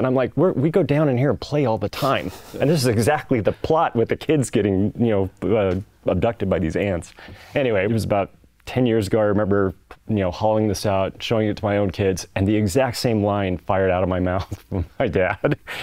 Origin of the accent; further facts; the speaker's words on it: Burbank, California, United States; So you know, I grew up in Burbank, in the down in the horse territory.